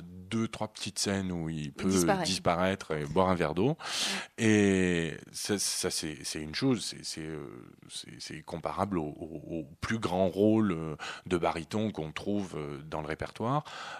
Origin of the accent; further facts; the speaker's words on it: France; ils me le demandent d'autant plus qu'ils savent que je suis français, voilà.